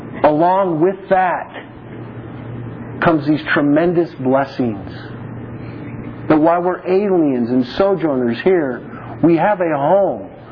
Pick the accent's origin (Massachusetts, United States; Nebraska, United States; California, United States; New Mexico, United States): New Mexico, United States; Albuquerque; I'm from Albuquerque, and in Albuquerque, every year, September or October, it's late September, early October, they have the Balloon Festival.